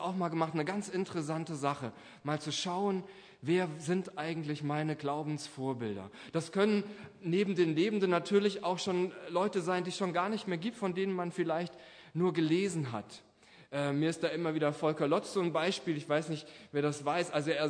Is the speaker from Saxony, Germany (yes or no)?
no; Niederweisel, Hesse, Germany; born there; lebt noch in meinem Geburtsort Niederweisel